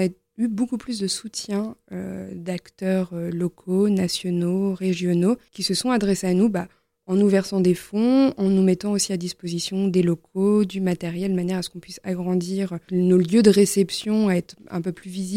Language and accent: French; Lyon, Auvergne-Rhône-Alpes, France; moi d'autant plus en tant que lyonnaise et membre de l'association depuis longtemps, je suis très très fière de voir ma ville se mobiliser ainsi.